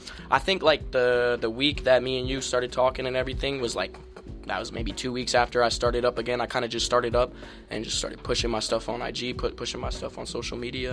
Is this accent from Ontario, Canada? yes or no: yes; Ontario, Canada; Well, I'm an artist from Ontario. It's a small town in Ontario.